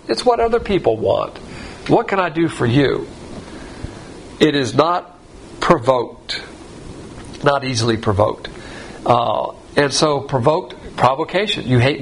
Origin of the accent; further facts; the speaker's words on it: the South, United States; And as a Southerner, this always upsets me because Southern culture, just divine institutions, it's all about manners.